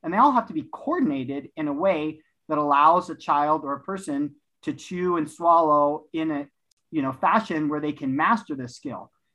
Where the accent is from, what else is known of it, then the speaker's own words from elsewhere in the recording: Los Angeles, California, United States; now in Utah, United States; I'm from Southern California, Los Angeles area. Grew up there, loved it. But now I've been here in Utah for almost 20 years